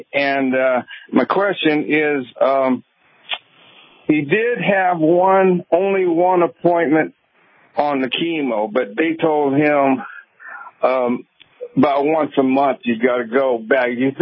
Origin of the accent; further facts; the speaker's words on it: California, United States; I'm from the Oakland, San Francisco area.